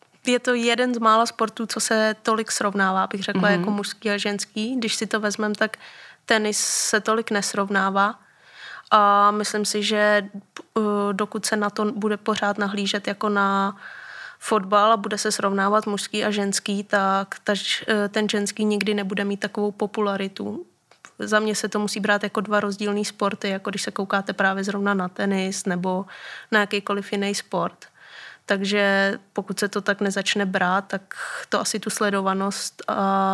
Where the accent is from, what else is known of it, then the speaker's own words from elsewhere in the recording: Plzeň Region, Czechia; now in Prague, Czechia; já jsem tady necelý 2 roky, kdy vlastně pocházím od Plzně, takže tam jsem začínala